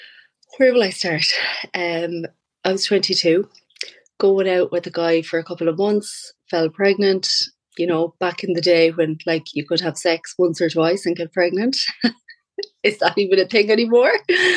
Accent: Castlebar, Connacht, Ireland; I'm from Castlebar, County Mayo.

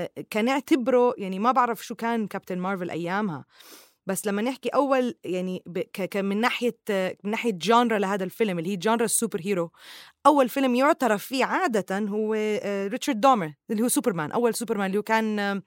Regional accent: Jordan; أنا من الأردن ما كان عنا هذا الإشي

